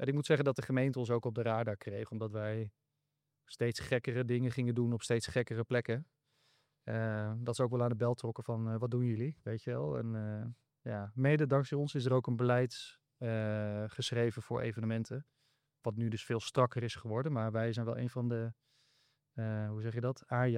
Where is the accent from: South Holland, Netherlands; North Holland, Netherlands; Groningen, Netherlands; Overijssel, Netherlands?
Groningen, Netherlands; Foxhol; Ik kom zelf uit Vauxhall. Dat is een plekje net buiten Hoge Zand, mm-hmm. richting de stad.